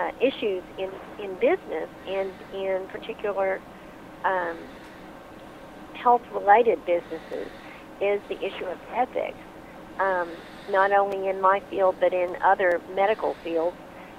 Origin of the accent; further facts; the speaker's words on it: Tulsa, Oklahoma, United States; I'm also from Tulsa.